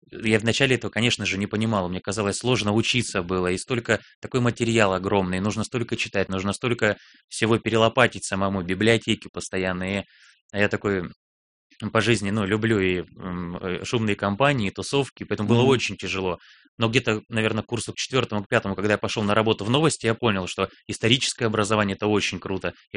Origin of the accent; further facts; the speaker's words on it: Murmansk Oblast, Russia; born there; moved away; И образование я приехал получать в Карелию из Мурманской области. Родился я в Мурманской области за полярным кругом.